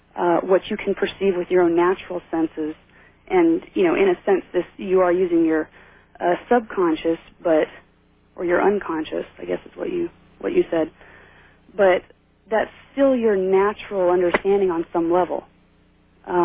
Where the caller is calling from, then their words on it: Minneapolis, Minnesota, United States; I'm calling from the Minneapolis-St. Paul area.